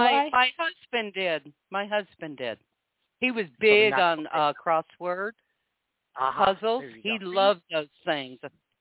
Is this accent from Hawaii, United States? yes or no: yes; Hawaii, United States; accent: southern drawl; because I'm originally from Hawaii, even though I have a southern drawl